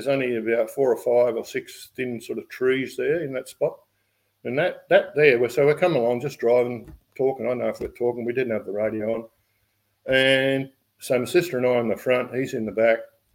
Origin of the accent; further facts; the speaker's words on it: Ballina, New South Wales, Australia; Because we come from Ballina.